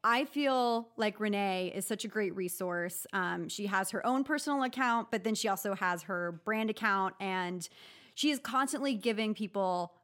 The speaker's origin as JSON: {"language": "English", "region": "Texas", "country": "United States", "said": "Like, I'm from Texas. I want to meet her."}